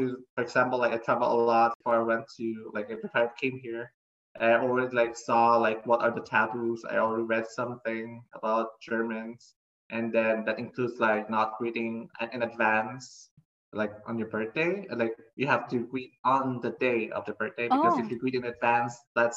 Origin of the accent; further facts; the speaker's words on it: Philippines; although I was raised and born in the Philippines, I think I'm not that traditional.